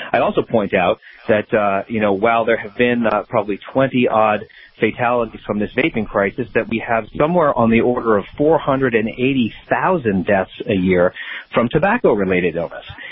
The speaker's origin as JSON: {"language": "English", "region": "Massachusetts", "country": "United States", "tie": "born or raised there", "said": "Certainly in my home state here, our home state of Massachusetts, they've done that."}